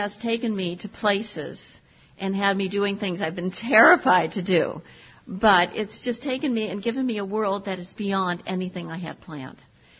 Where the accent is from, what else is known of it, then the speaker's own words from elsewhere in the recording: Cleveland, Ohio, United States; And I was raised in Cleveland, Ohio, like George. George and I have survived Cleveland.